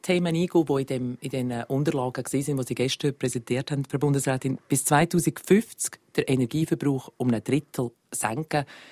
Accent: Switzerland; Sind wir Schweizer so der Typ dazu, zum begeistert hinterher, yes we can.

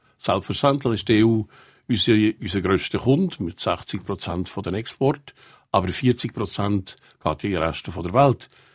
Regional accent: Switzerland; Die grundlegenden Fragen tun wir nicht gerne diskutieren als Schweizer.

